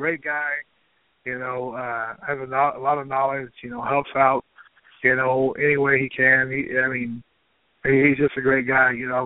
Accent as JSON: {"language": "English", "town": "San Bernardino", "region": "California", "country": "United States", "tie": "born or raised there", "said": "I grew up in San Bernardino. I grew up in San Bernardino"}